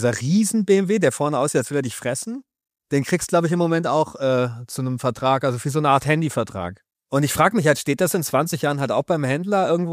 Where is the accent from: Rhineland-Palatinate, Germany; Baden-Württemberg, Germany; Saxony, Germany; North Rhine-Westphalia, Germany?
North Rhine-Westphalia, Germany; wie das in diesen Arbeitervierteln im Ruhrgebiet, ich komme ja auch aus der Nähe, wie das da aussah.